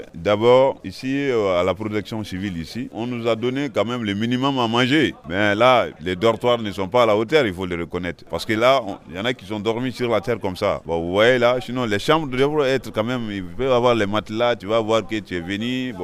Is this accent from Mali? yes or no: yes; Mali; Bon, je crois que nous sommes venus au Mali parce qu'on est des Maliens. Tout un chacun est fier d'être chez soi.